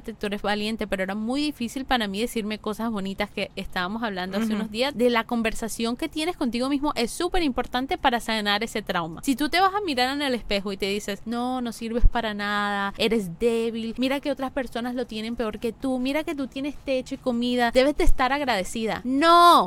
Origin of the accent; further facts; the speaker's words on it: Venezuela; Viste, estoy hablando como venezolana.